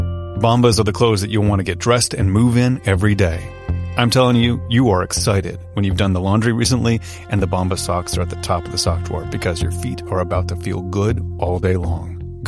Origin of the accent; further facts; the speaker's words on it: Ohio, United States; I grew up mainly in Ohio, and in the 80s, I only knew about New York City from the movies.